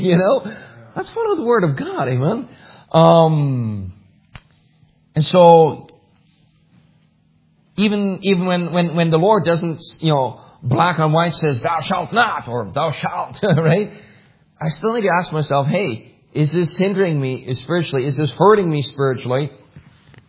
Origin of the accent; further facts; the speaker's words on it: Germany; growing up in Germany, I mean, every boy had to learn how to play soccer.